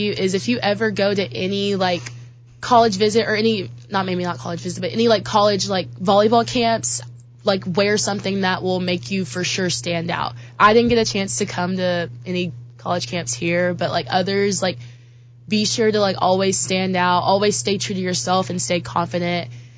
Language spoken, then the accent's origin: English; Arkansas, United States; now in Illinois, United States; I am from Arkansas.